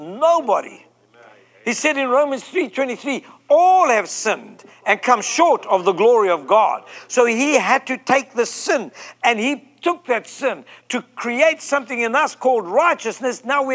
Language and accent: English; South Africa; I'm from South Africa. I can get away with that language.